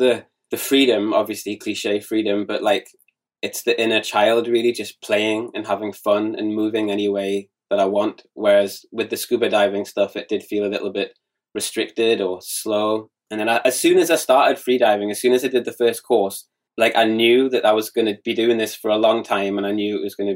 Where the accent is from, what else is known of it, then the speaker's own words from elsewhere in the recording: Gateshead, North East England, United Kingdom; moved away as an adult; now in Indonesia; I was born in Gateshead and I lived there until I was around 27. And then I ended up doing traveling and ending up in Bali.